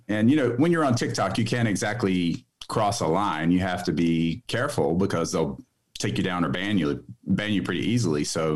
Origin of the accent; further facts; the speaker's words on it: the South, United States; I mean, I grew up in the Deep South